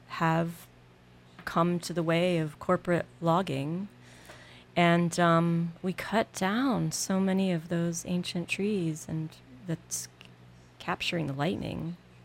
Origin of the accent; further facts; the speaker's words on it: Virginia, United States; moved away as an adult; also born or lived in Oregon; And quite an awakening coming out to the Northwest from Virginia. I'm originally from Virginia.